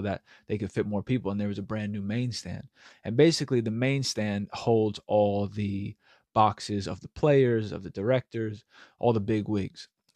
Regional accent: New York, United States; hey, listen … I'm from New York and I'm over here for pursuing football.

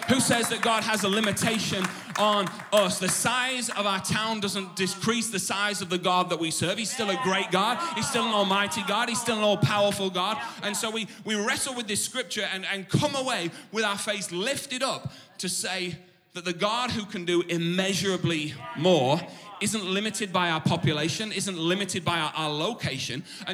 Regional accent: Richmond, Yorkshire and the Humber, United Kingdom; And my hometown, where our hub of our church is a town called Richmond in North Yorkshire.

